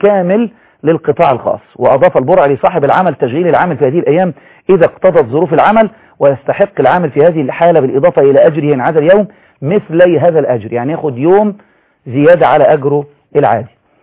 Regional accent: Egypt; ومعرفش تيار العلماني عندنا في مصر

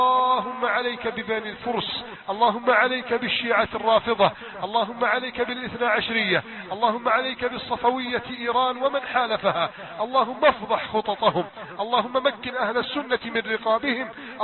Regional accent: Egypt; اللهم إنا نسألك أن تصلح حال بلدنا مصر

